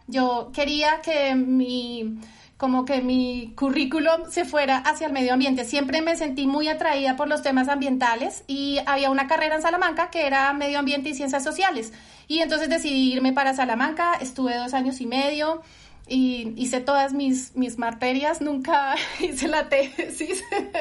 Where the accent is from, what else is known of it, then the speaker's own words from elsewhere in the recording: Valle del Cauca, Colombia; also born or lived in Bogotá; nací en Bogotá es una ciudad que está a 2600 metros sobre el nivel del mar, o sea que nací en la propia montaña. Y gracias a mi papá y a donde viví, en el lugar donde viví, porque luego me fui a vivir al Valle del Cauca